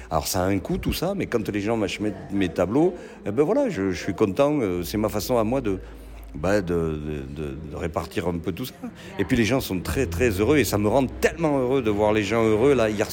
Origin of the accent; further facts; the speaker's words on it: Sarlat, Nouvelle-Aquitaine, France; moi je suis de Sarlat. Et puis tout le monde me connaît à Sarlat.